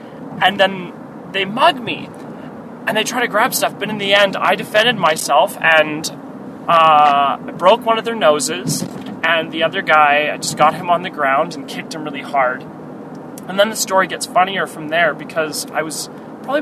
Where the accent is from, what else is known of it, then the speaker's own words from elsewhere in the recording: Canada; And funny of which, I'm a Canadian.